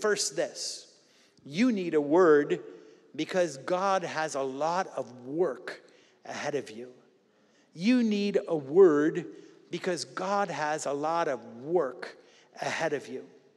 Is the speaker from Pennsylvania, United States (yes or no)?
yes; Philadelphia, Pennsylvania, United States; One was in Maine, central Maine, and one was in Florida. I'm from Philly. I love Florida. I love the warmth. I hate the winter.